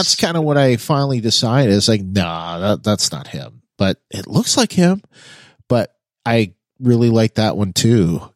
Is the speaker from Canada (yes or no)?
yes; Canada; I'm a Canadian originally, you know, I still am, you know, and I've spent almost all my life in climates where we got a lot of snow.